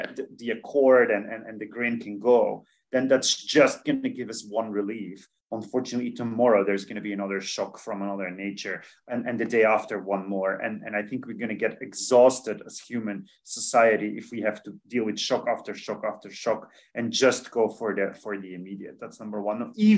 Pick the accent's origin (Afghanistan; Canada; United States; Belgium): Belgium; in my home country, I'm originally from Belgium